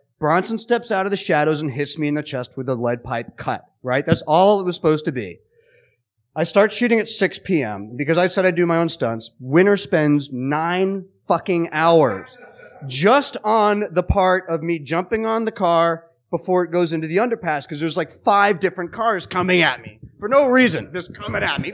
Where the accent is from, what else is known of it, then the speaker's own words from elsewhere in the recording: England, United Kingdom; born there; He cast me because I was born in England